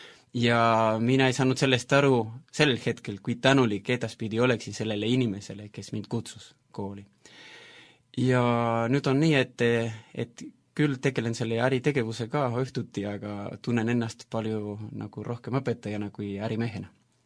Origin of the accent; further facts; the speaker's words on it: Buenos Aires, Argentina; Estonian is a second language; moved away as an adult; also born or lived in Finland; now in Estonia; ma olen sündinud Argentiinas, Argentiina pealinnas, Buenos Airesis. Ja noh, seal elasin 20 aastat. Juhl hetkel otsustasin minna õppima Helsingi ülikooli, ehk koolisin Soome. Elasin Soomes 7 aastat